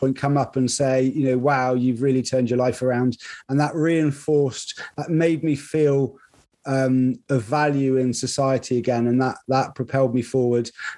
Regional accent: Nailsea, South West England, United Kingdom; I grew up in Nailsea, which was a pretty small town, which is about 8 miles outside of the city of Bristol.

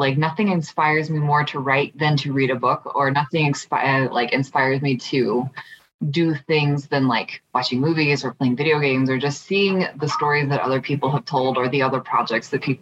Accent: Utah, United States; I grew up in Utah. I grew up in a very religious community

